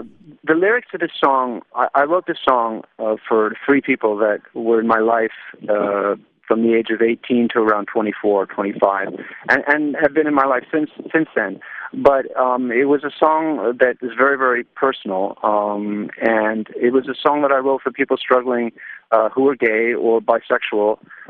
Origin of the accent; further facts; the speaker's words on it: Quebec, Canada; I did two nights at Place des Arts, and it was really my, you know, farewell concert. It was in my hometown